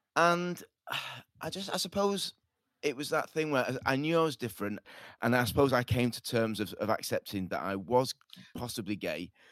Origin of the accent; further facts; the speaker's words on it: Manchester, North West England, United Kingdom; I was brought up and born in Crumsall, North Manchester.